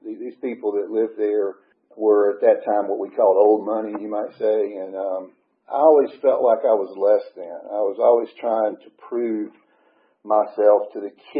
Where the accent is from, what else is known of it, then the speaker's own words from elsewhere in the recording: Gainesville, Georgia, United States; But I was born and raised in Hall County, Gainesville, Georgia. I was the youngest of three. I grew up in a upper middle class family.